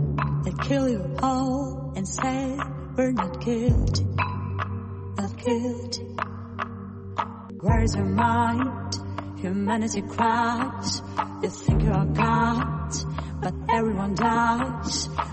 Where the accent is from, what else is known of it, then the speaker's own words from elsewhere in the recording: Ukraine; born there; и я горда тем, что я родилась в Украине.